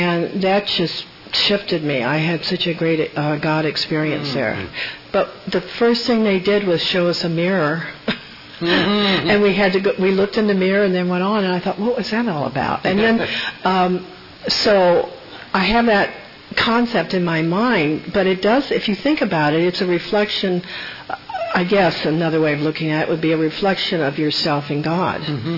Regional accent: Portland, Oregon, United States; I grew up in Portland, Oregon, and my mother was a Christian.

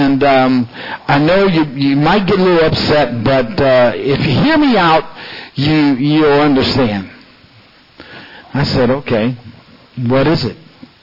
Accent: Marin, California, United States; Growing up in Marin, I didn't even see color. We just seen each other as friends.

